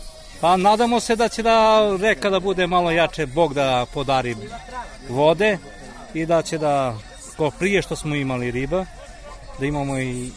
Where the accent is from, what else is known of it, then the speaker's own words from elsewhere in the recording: Sijarinska Banja, Southern and Eastern Serbia, Serbia; mi smo meštani ovde iz Sijarinske banje